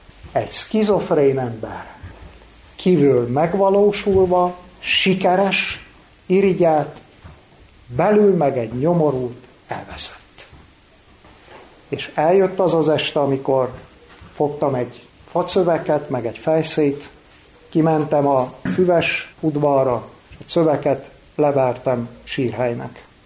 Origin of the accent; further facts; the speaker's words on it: Cluj County, Romania; kalotaszegi magyar faluból származom. Kicsi koromba, fiatal koromba templomba jártam.